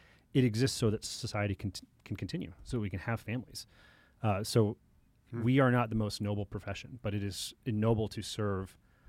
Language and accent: English; Arizona, United States; So I'm from Arizona, and I think one of the important things for me was has always been to go back and to buy a business in Arizona